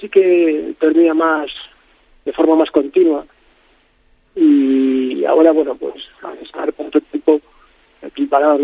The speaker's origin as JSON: {"language": "Spanish", "town": "Madrid", "region": "Community of Madrid", "country": "Spain", "lives_now": "Illescas, Spain", "said": "soy de Madrid, pero me trasladé a Illescas y llevo bastante tiempo ahí."}